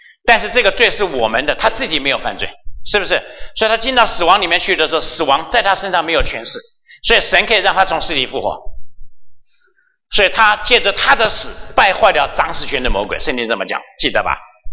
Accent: Shandong, China; 他最怕的就是我们山东人啊，规矩很多啊，老人家过世一定要去送终。

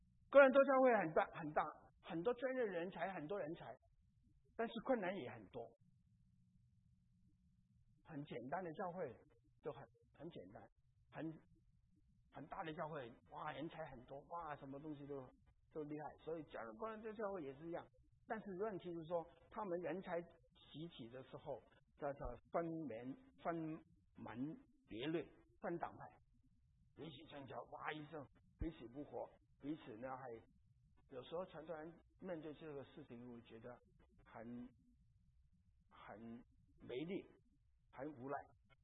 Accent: China; 我不觉得不好啊，啊，我蛮高蛮骄傲，自己是中国人呐、啊，我们中国人的这个道德观呢、价值观呢、处事的观念都蛮不错的

